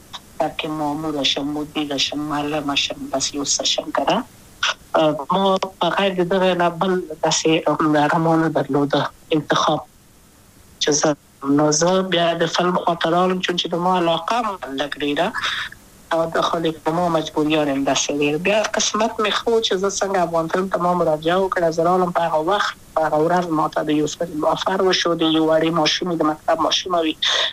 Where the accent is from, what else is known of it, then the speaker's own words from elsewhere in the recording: Kabul, Afghanistan; also born or lived in Wardak; زه خو اصلا د وردګو ولایت یم د پلار می د وردګو ولایت ته خلګنسم چې دلې د کابل په تخت پل سیمه کې یم او لویا شویم کابل که یم